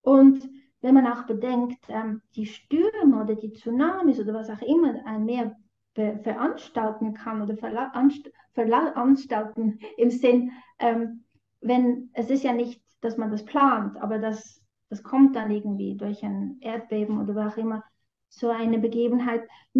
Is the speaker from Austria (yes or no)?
no; Central Switzerland, Switzerland; so ein bisschen wie der Föhn bei uns in der Zentralschweiz